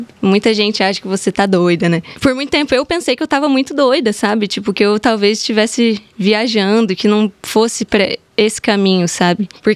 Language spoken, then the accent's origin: Portuguese; Cuiabá, Mato Grosso, Brazil; now in São Paulo, Brazil; Acho que sendo cuiabana é muito doido estar lá, porque eu me sinto muito uma menina do interior, apesar de aqui não ser o interior, né?